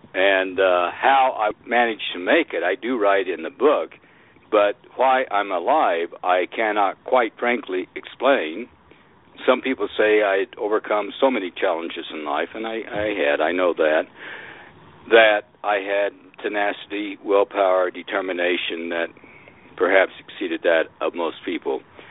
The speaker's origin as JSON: {"language": "English", "region": "Missouri", "country": "United States", "tie": "born or raised there", "said": "I grew up in the Missouri Ozarks, born on a farm, no running water, no electricity, obviously no telephone, no TV, no radio"}